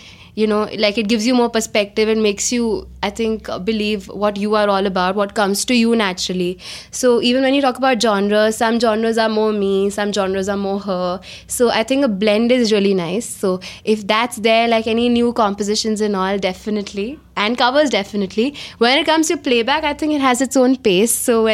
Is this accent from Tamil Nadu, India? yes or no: no; Delhi, India; moved away; 10 years back, we came from Delhi to here. And so it was a huge change, you know, for all of us.